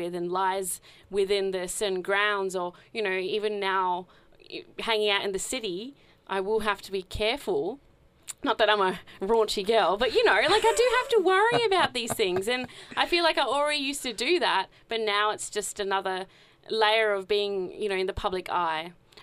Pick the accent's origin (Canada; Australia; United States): Australia; Is it, you know, my birth that makes me Australian? Is it my accent?